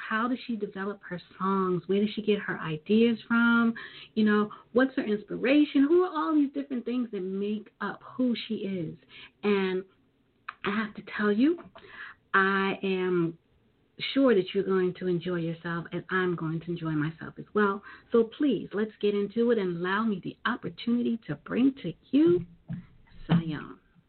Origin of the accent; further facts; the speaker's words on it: Brooklyn, New York, United States; As you know, I'm from Brooklyn, so you know I have been immersed in soca and the Caribbean influence just by being there.